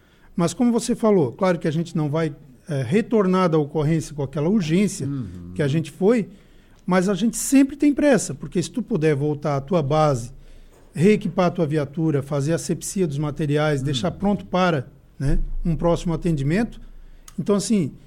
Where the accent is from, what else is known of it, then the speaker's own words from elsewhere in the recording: Criciúma, Santa Catarina, Brazil; Eu sou natural de Criciúma.